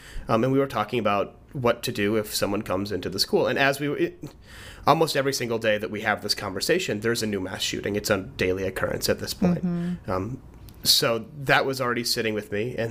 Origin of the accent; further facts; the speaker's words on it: United States; as an American, I talk about it so often.